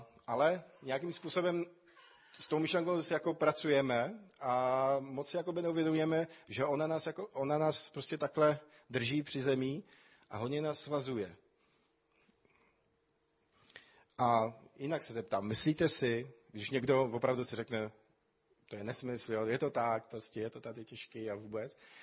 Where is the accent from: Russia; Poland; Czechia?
Poland; Czech is a second language; now in Czech Republic; A spíš bych si dokázal jako, nebo tvrdit jako Polák, že v podstatě tady je to snadnější.